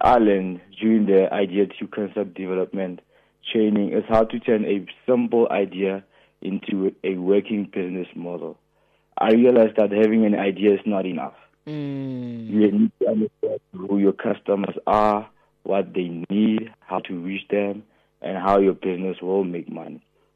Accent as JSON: {"language": "English", "town": "Krugersdorp", "region": "Gauteng", "country": "South Africa", "tie": "born or raised there", "said": "Born and bred in the Krugersdorp West, Mohale City, and I'm 23 years of age."}